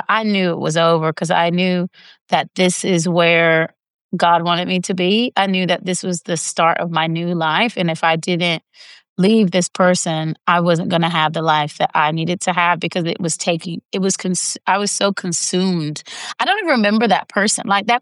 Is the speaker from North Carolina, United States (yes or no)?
yes; North Carolina, United States; We were both from like very rural towns. He was from Australia and I was from North Carolina.